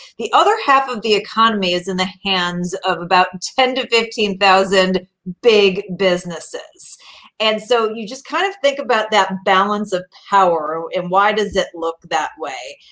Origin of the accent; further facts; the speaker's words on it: Chicago, Illinois, United States; I'm from Chicago.